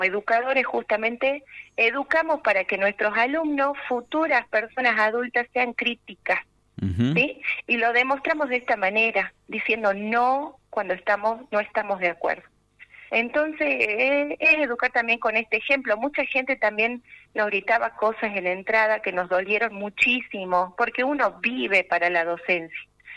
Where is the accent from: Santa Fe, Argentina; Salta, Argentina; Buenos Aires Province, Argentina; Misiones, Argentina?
Salta, Argentina; Tartagal; Tartagal, todos somos de Tartagal.